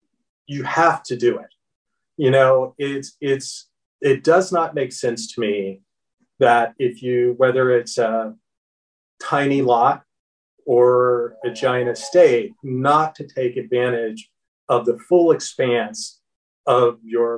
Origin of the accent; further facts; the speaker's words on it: Florida, United States; I feel like I'm from Southern California, but I grew up in Florida.